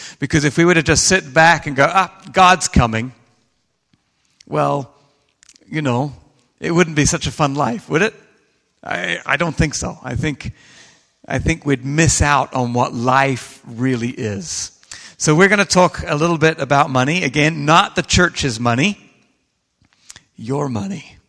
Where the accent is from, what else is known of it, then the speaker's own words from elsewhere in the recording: England, United Kingdom; It seems to me, as an Englishman, that both sides are very capable of doing the same thing.